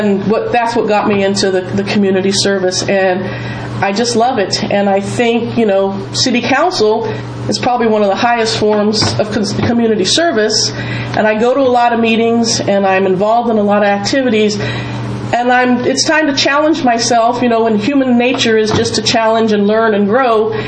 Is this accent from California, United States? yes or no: yes; Visalia, California, United States; I was born in Visalia in 1962. There, I just gave away my age.